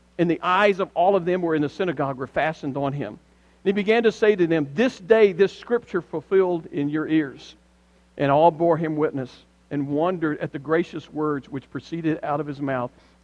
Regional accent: Deep South, United States; I remember stories, and I am from the Deep South.

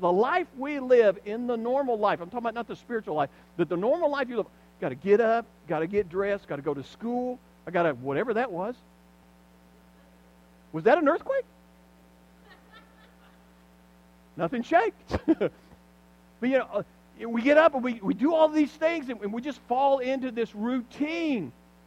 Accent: Alabama, United States; I grew up in South Alabama. There wasn't anything going on. No one in my family had ever gone to college.

